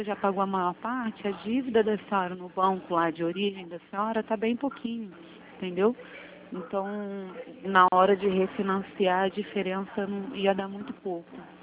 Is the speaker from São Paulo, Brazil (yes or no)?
no; Santa Cruz, Rio de Janeiro, Brazil; eu sou daqui da de Santa Cruz, porque eu fico aqui perto da agência mesmo de Santa Cruz, dentro do shopping.